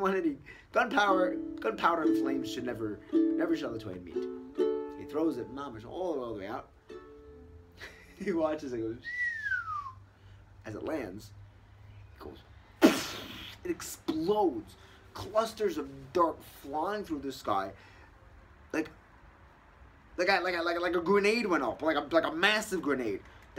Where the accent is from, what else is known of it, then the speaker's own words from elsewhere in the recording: United States; Growing up in America, I never saw anything like this in my life. But coming here, I saw this Ben Astarim.